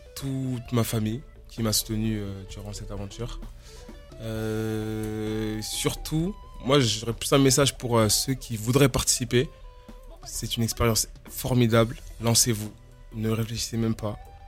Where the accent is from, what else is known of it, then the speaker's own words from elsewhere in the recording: France; born there; Je suis né ici en France.